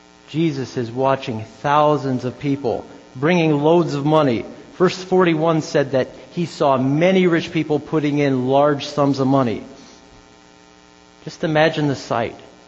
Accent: Elkhart, Indiana, United States; I'm planting a church in my hometown, Elkhart, and I'm seeking financial partners.

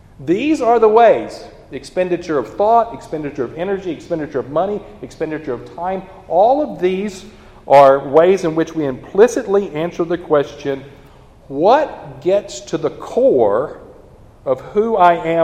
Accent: Texas, United States; or I'm a Texan, right? Good identity there, right, for us Texas folks.

